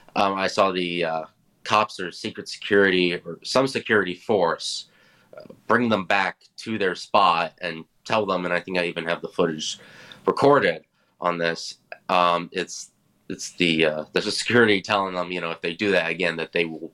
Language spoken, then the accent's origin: English; Pennsylvania, United States; I grew up in Eastern Pennsylvania. So I'm sorry, I'm an Eagles fan